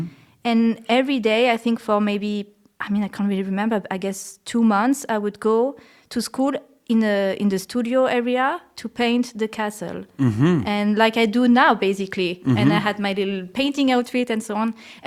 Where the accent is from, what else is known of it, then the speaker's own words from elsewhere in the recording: Nouvelle-Aquitaine, France; which is actually La Creuse. And it's, I think it's one of the wildest region in the country, and it's in the middle of France